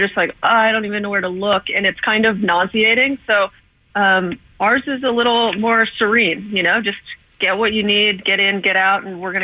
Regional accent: California, United States; born and raised in California, so I can't forget about the... What are they, the Los Angeles Angels of Anaheim these days?

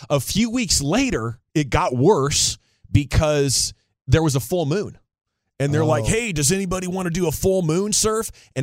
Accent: Washington, United States; now I'm from Washington State, rural Washington State. I'd been on a bodyboard like twice.

